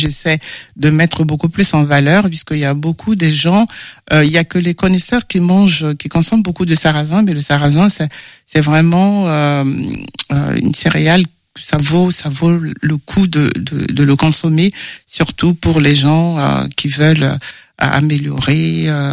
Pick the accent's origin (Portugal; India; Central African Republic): Central African Republic; je suis originaire de la Centrafrique.